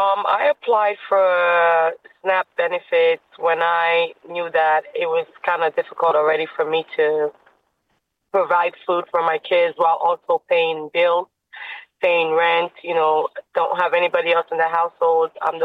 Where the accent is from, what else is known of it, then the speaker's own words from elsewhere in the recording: United States; I'm coming from an African background. You know, we have certain foods that we eat. And I knew I grew up in America and I'm used to some of the foods here too.